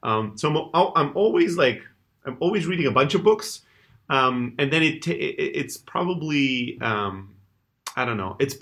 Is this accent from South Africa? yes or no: no; South Germany, Germany; Originally, I'm from Greece, but born and raised in Germany. So immigrant family, factory workers. And yeah, I grew up in the south of Germany